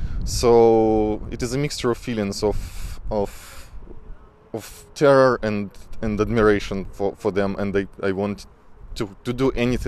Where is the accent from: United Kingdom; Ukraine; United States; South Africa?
Ukraine; moved away; I'm from Ukraine. We relocated here in 2017